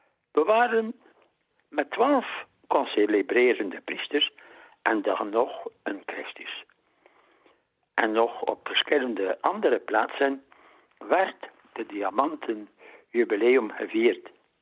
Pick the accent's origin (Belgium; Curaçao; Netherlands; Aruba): Belgium; Heule, Flanders; born there; het zesde maand dus, van het jaar 1936, geboren te Heluwe, West-Vlaanderen.